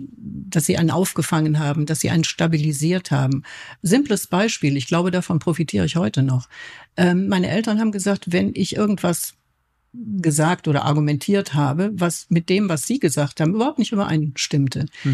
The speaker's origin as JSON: {"language": "German", "town": "Lam", "region": "Bavaria", "country": "Germany", "tie": "born or raised there", "also_born_or_lived": "Cologne", "said": "weil Sie das meinen Geburtsort im Bayerischen Wald ansprechen. Ich bin halbe in diesem Ort in Lahm und in Köln aufgewachsen. Aber in diesem Ort Lahm war die tschechoslowakische Grenze war direkt da."}